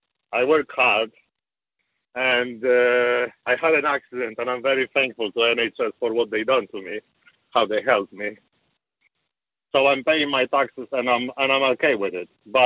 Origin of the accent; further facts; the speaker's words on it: Poland; English is a second language; I'm from Poland and I remember that communism